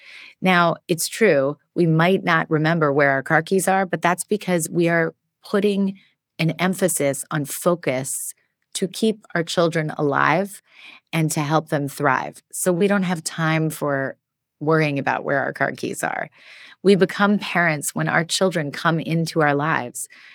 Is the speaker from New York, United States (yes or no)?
yes; New York City, New York, United States; now in Los Angeles, United States; but since I'm a New Yorker, this made a lot of sense to me. When I moved to Los Angeles from New York City